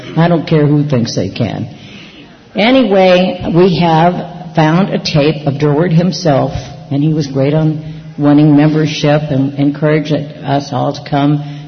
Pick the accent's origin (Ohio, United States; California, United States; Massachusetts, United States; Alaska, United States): California, United States; I just want you to know, Chris, as a Californian, all of you, that I really practiced restraint last night